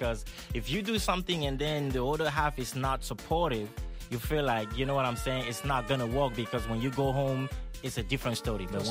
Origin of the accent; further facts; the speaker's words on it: Cameroon; now in United States; Like I'm coming from Cameroon, people coming from Senegal, people coming from Jamaica, coming for the American dream.